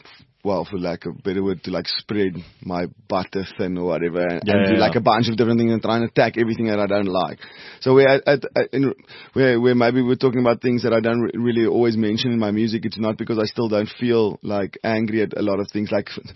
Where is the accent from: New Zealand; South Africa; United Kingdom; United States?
South Africa; I'm a massive, massive, massive fan of South Africa, and I love South Africa, and I'm South African.